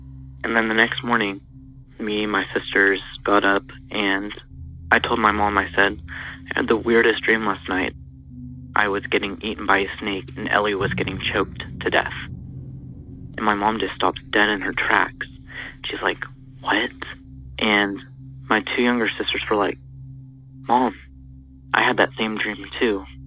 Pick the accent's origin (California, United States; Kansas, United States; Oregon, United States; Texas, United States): Texas, United States; I'm from Texas